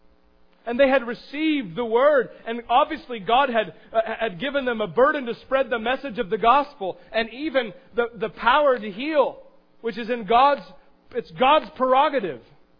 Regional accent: Astoria, Oregon, United States; I grew up in Astoria.

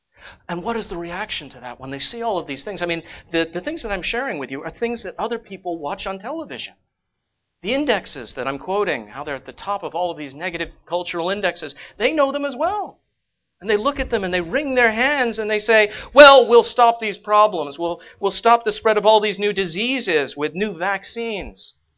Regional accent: United Kingdom; Every single negative index by which you can assess a culture, unfortunately, Britain, my home country, is leading in.

